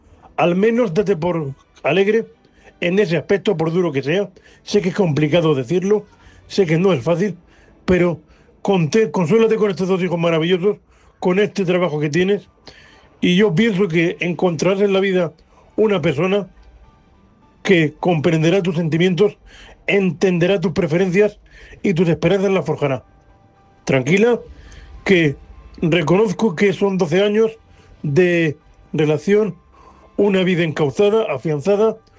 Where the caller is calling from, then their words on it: Murcia, Region of Murcia, Spain; de Murcia, vuestro compañero invidente.